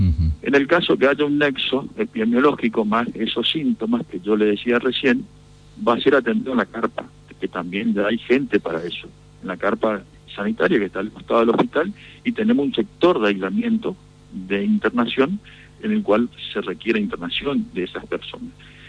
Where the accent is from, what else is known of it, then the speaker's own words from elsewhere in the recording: Argentina; Somos todos los argentinos